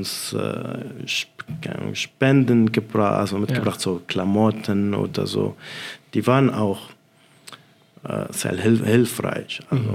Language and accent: German; Syria; German is a second language; now in Germany; ja, ich komme aus Syrien. Und das war, also ich glaube, da war ich nicht lange hier in Deutschland, so 2 Monate oder so.